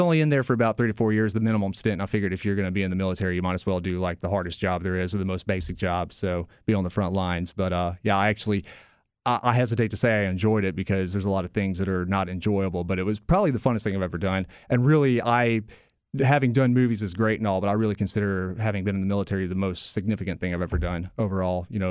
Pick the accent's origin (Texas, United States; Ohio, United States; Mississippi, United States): Mississippi, United States; Independence; also born or lived in Memphis; Independence is where I grew up. I was born in Memphis.